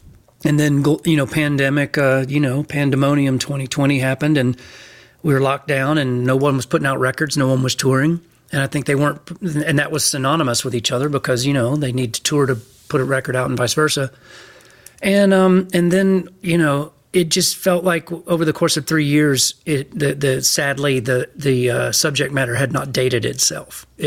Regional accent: the South, United States; I grew up in the South. I grew up in this.

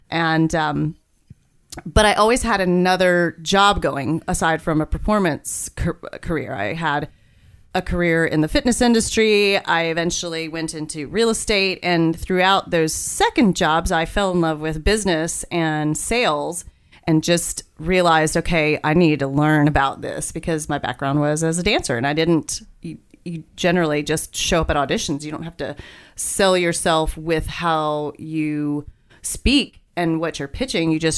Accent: Martinsville, Virginia, United States; born there; I was born in Martinsville, Virginia, to a large family.

